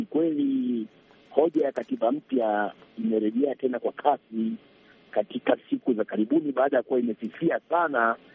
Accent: Tanzania; Kwangu mimi kama mwanahabari na kama raia na kama Mtanzania

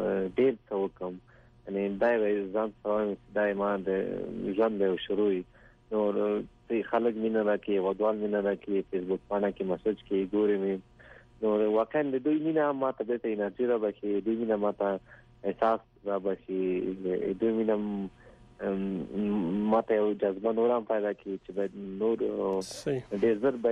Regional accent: Laghman, Afghanistan; لغمان کوم زه د لغمان

